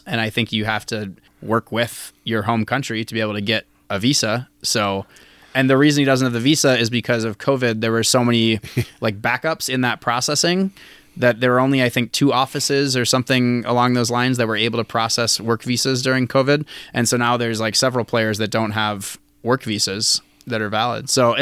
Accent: Minnesota, United States; So the bit there is that I grew up in Minnesota.

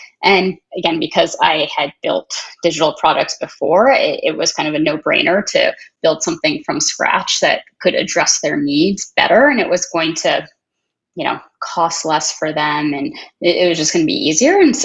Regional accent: United States; born there; And so I was born in the States.

